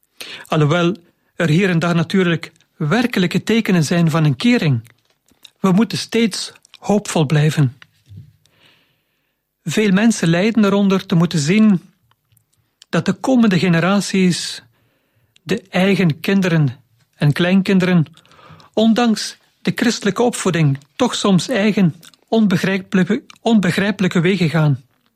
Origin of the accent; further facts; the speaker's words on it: Dendermonde, East Flanders, Belgium; born there; Ik ben geboren in Dendermonde en ben priester van de geestelijke familie Het Werk.